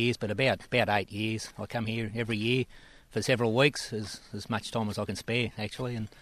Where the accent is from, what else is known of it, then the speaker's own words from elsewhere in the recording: Grafton, New South Wales, Australia; Yeah, that's right. I'm from Grafton down there. I come travel a fair way to get here, but it's all worth it.